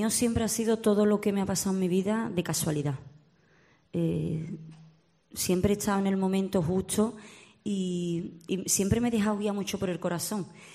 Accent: Écija, Andalusia, Spain; Yo soy de Écija.

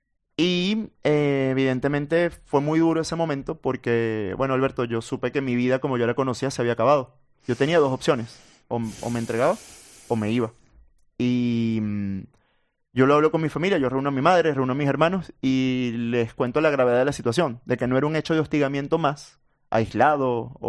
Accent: Venezuela; fue una violación a mis derechos de identidad como venezolano

